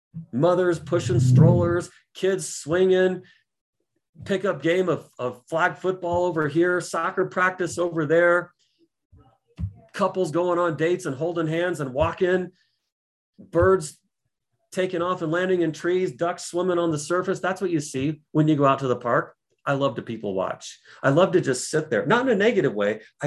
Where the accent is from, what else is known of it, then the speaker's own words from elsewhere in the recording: Colorado, United States; I say all the way because we're from Colorado.